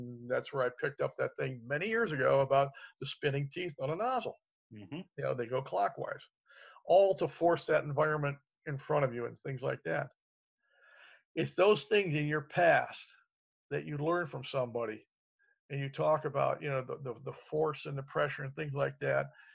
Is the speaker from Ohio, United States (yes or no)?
yes; Canton, Ohio, United States; I grew up in Canton, Ohio, you know, and that, he spent a lot of time there.